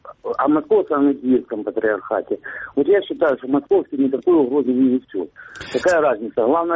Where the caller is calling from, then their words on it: Sloviansk, Donetsk Oblast, Ukraine; Здравствуйте, город Славянск